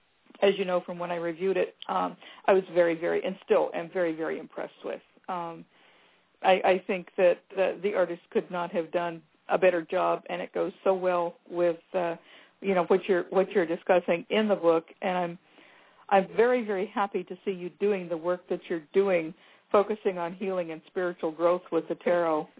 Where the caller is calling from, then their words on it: Shelton, Washington, United States; I'm calling from Washington State, from Shelton.